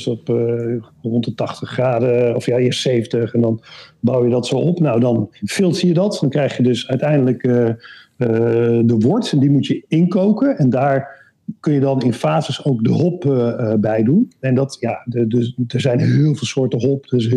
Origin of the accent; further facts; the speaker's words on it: Bergen op Zoom, North Brabant, Netherlands; Ik ben geboren en getogen in Berg op Zoom. En vlakbij de Belgische grens.